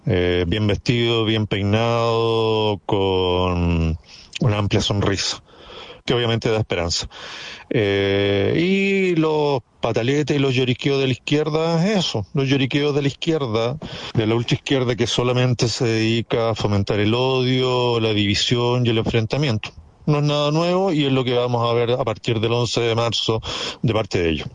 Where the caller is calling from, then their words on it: Santiago, Santiago Metropolitan Region, Chile; de Santiago Centro.